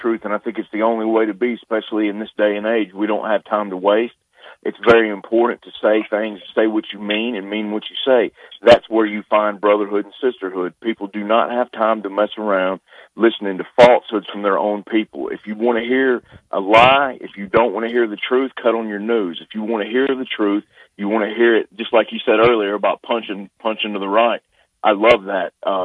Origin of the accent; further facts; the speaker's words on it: Alabama, United States; you know, I'm from Alabama.